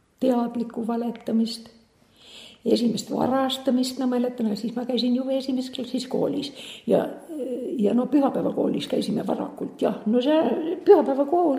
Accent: Harjuküla, Hiiu County, Estonia; Ma olen Harjukülast, Hiiumaalt ja Harju kogudusse kuulusin.

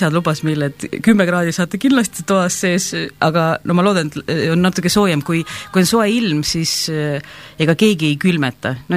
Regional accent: Jõelähtme, Harju County, Estonia; sest et minu kodukoht jääb Jõelähtme valda ja see ei ole väga kaugel sealt.

